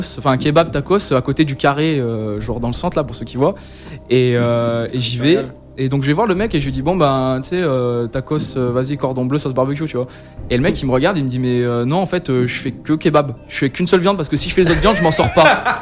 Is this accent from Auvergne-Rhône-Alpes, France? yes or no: yes; Grenoble, Auvergne-Rhône-Alpes, France; Et je dis que j'étais de Grenoble, donc on connaît un peu.